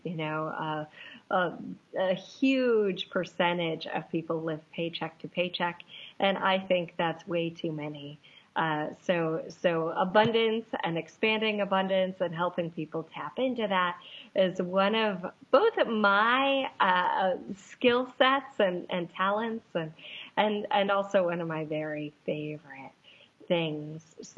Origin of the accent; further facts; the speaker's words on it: Hawaii, United States; from Hawaii. I'm a coach. I'm an author.